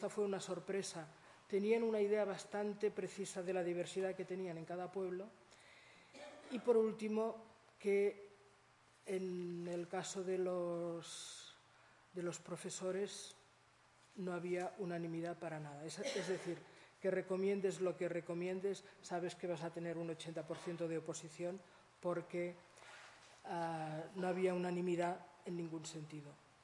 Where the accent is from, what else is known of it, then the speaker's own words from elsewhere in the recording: Catalonia, Spain; nosotros queremos que nos identifiquen como catalanes